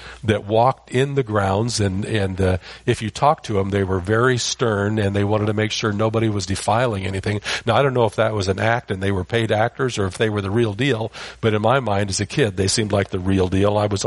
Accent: San Jose, California, United States; also born or lived in Iowa; I grew up in San Jose, California. Most of you probably think I lived forever in Iowa because I talk about it all the time. But really, I was only there till I was about four. And then we moved to San Jose

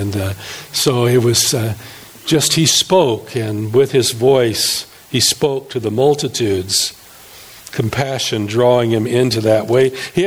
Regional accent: Iowa, United States; I'm from Iowa, excuse me.

